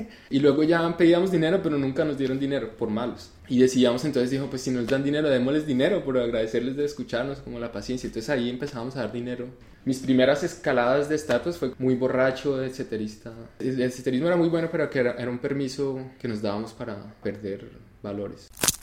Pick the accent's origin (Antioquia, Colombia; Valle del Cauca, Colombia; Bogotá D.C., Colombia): Bogotá D.C., Colombia; Bogotá; moved away as an adult; now in France; Nací y crecí en Colombia, en Bogotá. Y luego a los 21, 22 me fui a vivir a Francia con planes no muy precisos, con intereses más bien.